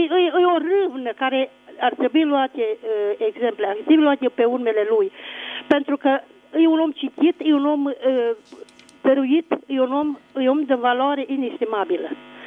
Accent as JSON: {"language": "Romanian", "town": "Arad", "region": "Arad County", "country": "Romania", "said": "sunt din Arad, județul Arad."}